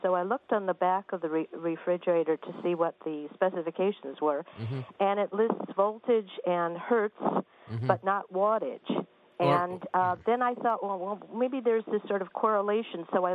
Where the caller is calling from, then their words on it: New York, United States; Greenwich Village.